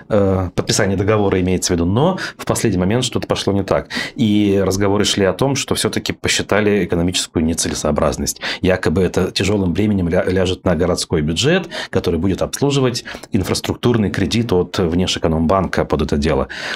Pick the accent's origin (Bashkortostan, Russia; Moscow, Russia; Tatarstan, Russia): Bashkortostan, Russia; Ufa; вот на примере той же самой Уфы, откуда я родом